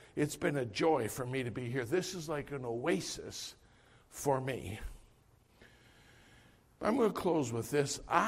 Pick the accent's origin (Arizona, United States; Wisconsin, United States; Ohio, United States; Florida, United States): Wisconsin, United States; now in Scranton, United States; Hey, I'm in Scranton, Pennsylvania. I'm from Wisconsin. I don't know nobody here.